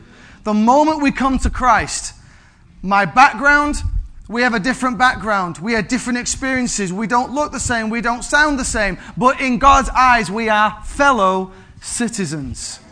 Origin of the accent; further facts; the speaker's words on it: Manchester, North West England, United Kingdom; born there; I was born in Manchester.